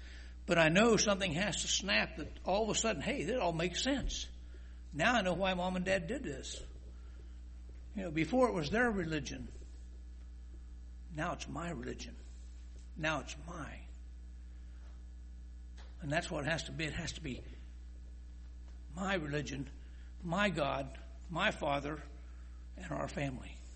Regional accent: United States; When we were growing up in America, America, and it still is the land of opportunity.

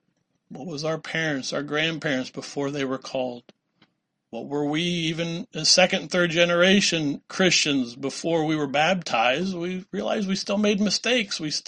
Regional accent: La Harpe, Illinois, United States; my classmates growing up in La Harpe, Illinois? You know, we had 26 in my high school class

